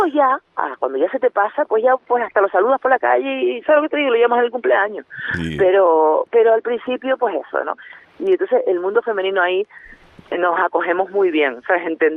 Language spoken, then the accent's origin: Spanish; La Palma, Canary Islands, Spain; voy a hacer un recorrido desde pues mi infancia, mi adolescencia en La Palma